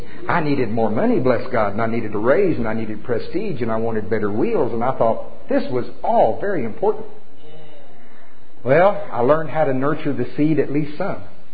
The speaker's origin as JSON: {"language": "English", "region": "Oklahoma", "country": "United States", "said": "How be it, and I'm from Pottawatomie County, Oklahoma. You got to get it real simple for me."}